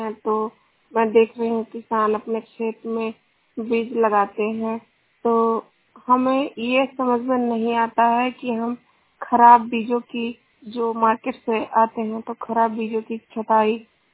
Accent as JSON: {"language": "Hindi", "town": "Udaipur", "region": "Uttar Pradesh", "country": "India", "said": "मैं डिस्ट्रिक्ट बलरामपुर से हूँ, ग्राम सभा उदयपुर।"}